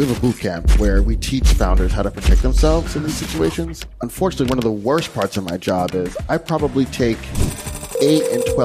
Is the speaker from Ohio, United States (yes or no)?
yes; Cleveland, Ohio, United States; born there; You know, my Philly story actually starts in Ohio. I was born in Ohio, in Cleveland.